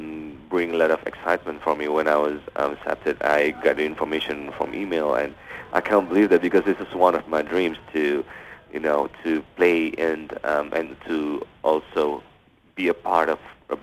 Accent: Bandung, West Java, Indonesia; English is a second language; Okay, originally born and raised in Bandung. It's a West Java province. And I was born in 1990.

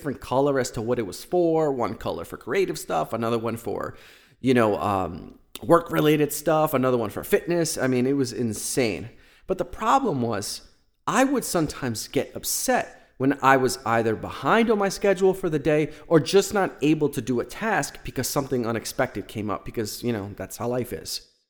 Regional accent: New York, United States; I'm from New York, and so at times I see that at its absolute worst, especially on the commute to and from work.

